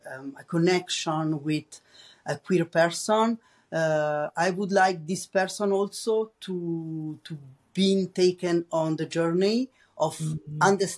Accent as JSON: {"language": "English", "town": "Rome", "region": "Lazio", "country": "Italy", "second_language": "English", "said": "especially maybe we are from Rome. And so we are like, oh, whatever, this is whatever."}